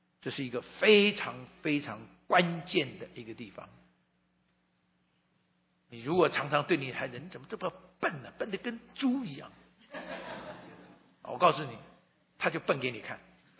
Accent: Hunan, China; 因为我的妻子是上海人，我是湖南人，所以我们湖南人在上海人的眼中

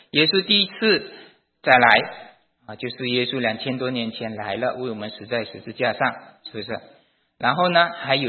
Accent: Malaysia; 我是从马来西亚来的

